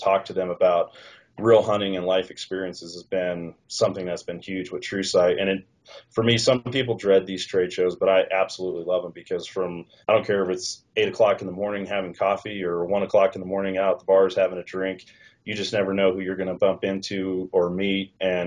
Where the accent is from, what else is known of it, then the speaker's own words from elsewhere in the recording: Westminster, Colorado, United States; I told him Westminster, Colorado